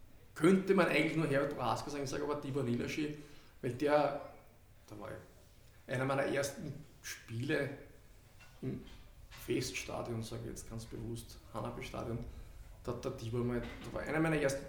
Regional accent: Vienna, Austria; Ja, das ist für mich als Urwiener, glaube ich, relativ einfach.

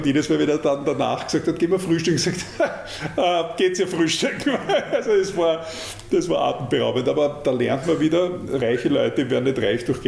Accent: Austria; Und irgendwie als Österreicher kamst du in Deutschland recht gut

